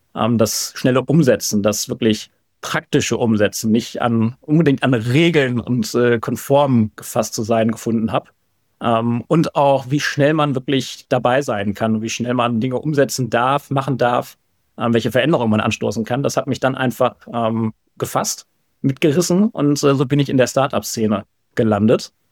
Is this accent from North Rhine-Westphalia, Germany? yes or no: yes; North Rhine-Westphalia, Germany; ich bin in der Region aufgewachsen.